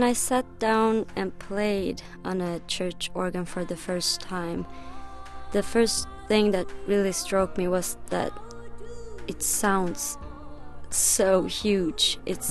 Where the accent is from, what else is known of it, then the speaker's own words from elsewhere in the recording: Gothenburg, Västra Götaland, Sweden; Gothenburg is my city where I grew up in Sweden.